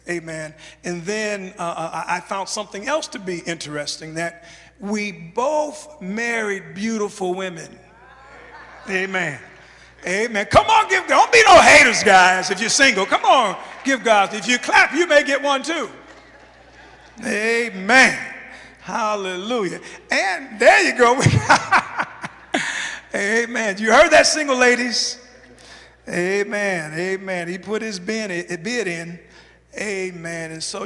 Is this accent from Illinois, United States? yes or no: yes; Chicago, Illinois, United States; I'm from Chicago, Illinois. We both were born in Illinois.